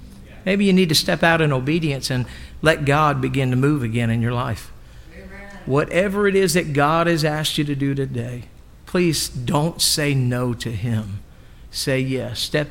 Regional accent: Eastern Shore, United States; All these young people, I'm from the Eastern Shore. We say, woo!

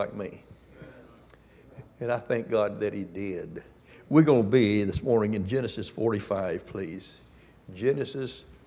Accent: Florida, United States; I've born and raised in Florida, but I've been gone so long.

